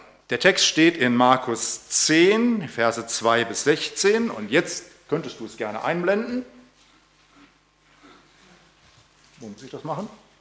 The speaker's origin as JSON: {"language": "German", "town": "Weinsberg", "region": "Baden-Württemberg", "country": "Germany", "tie": "born or raised there", "said": "da war ich Besucher in der evangelischen Kirche in meinem Heimatdorf. Ich wohne in einem kleinen Dorf, das zur Stadt Weinsberg dazugehört."}